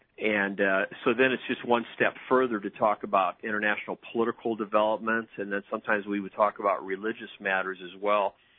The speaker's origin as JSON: {"language": "English", "region": "Ohio", "country": "United States", "tie": "born or raised there", "said": "And so growing up in Ohio, you know, I heard these the stories of what they went through"}